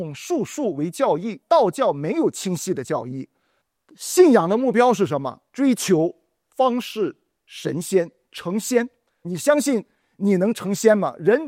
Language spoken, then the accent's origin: Chinese; China; 就是对我们中国人来说特别常见的风水、算命跟气功这些民间的信仰。